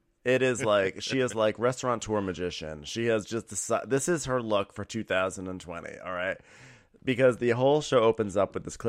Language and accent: English; United Kingdom; Yes, I'm British.